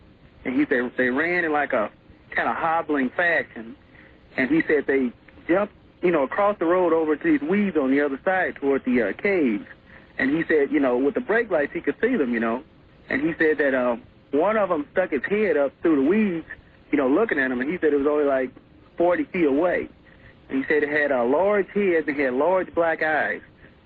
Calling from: St. Louis, Missouri, United States; Yes, I'm calling from St. Louis.

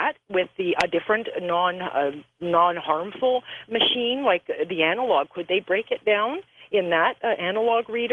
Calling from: Toronto, Ontario, Canada; I'm calling from Canada, and I don't know about the rest of Canada, but I'm pretty sure Ontario, it's mandatory

